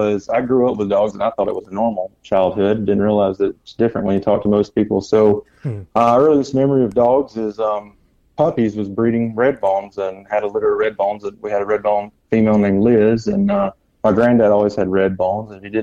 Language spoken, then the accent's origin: English; Alabama, United States; I thank God I had that background growing up in Northeast Alabama